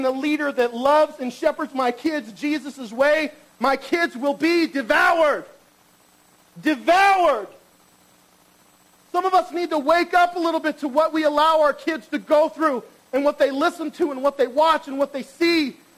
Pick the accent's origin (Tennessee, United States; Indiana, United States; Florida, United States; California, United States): California, United States; So in the 80s, I grew up in Orange County, where there were skateboards.